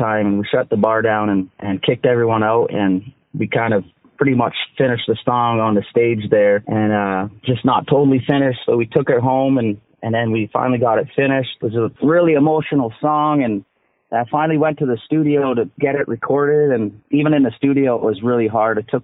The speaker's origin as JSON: {"language": "English", "town": "Grande Prairie", "region": "Alberta", "country": "Canada", "tie": "born or raised there", "said": "right here in my hometown at the Grand Prairie Casino here"}